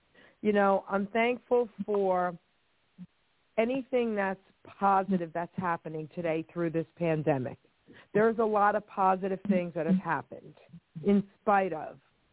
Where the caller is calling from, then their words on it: New Jersey, United States; I'm calling in from New Jersey.